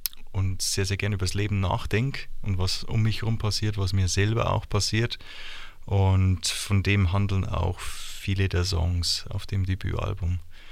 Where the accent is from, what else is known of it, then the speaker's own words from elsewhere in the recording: Munich, Bavaria, Germany; now in Uzwil, Switzerland; Singer-Songwriter aus Utzwil. Das ist irgendwo zwischen Zürich und St. Gallen. Und aufgewachsen bin ich aber im Raum München, also eigentlich in Oberbayern.